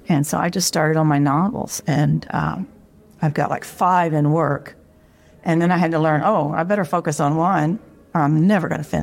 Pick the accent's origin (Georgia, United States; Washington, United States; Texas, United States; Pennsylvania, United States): Texas, United States; I'm from here in the Texas, and I've lived all over Texas, so that influences a lot about what I write, in that I use the South as set.